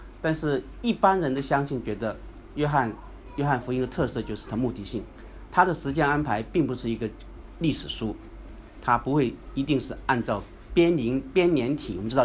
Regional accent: China; 我们中国人叫以夷制夷嘛

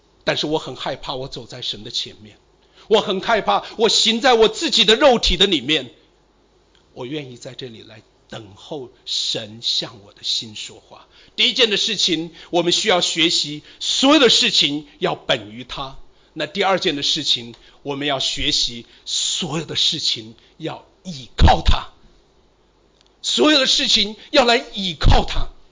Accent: China; 我来自一个小的农村

